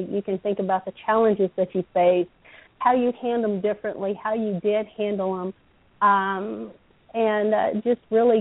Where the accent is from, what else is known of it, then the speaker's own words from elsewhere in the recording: Waco, Texas, United States; I did forget to mention that originally I'm from the Waco area, so the Blackland Plains area.